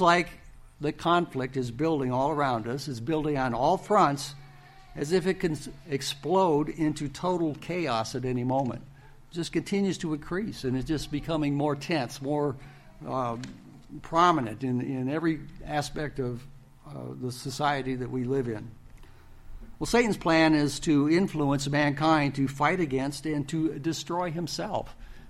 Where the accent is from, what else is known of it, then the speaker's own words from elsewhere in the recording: Marshall, Michigan, United States; I grew up in Marshall, not too far from here. Closest largest city was Battle Creek.